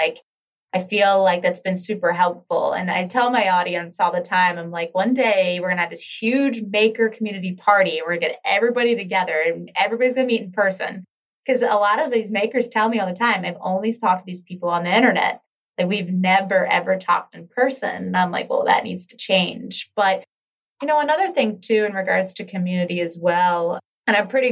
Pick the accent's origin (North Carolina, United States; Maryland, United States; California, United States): Maryland, United States; because I grew up in Maryland and Maryland's big. I mean, you got Baltimore, DC, like all this crazy traffic, like here, you don't get that.